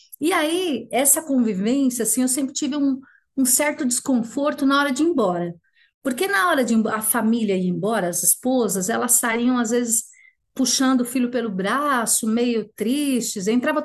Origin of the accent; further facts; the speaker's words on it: São Paulo, Brazil; Como eu sou da Zona Norte, nasci na Zona Norte, eu morava ali perto do Carandiru.